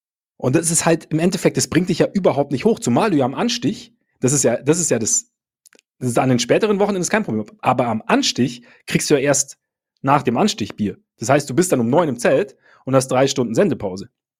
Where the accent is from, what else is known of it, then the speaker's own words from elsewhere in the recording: Munich, Bavaria, Germany; natürlich Kaiserwetter, wie man bei uns in München sagt.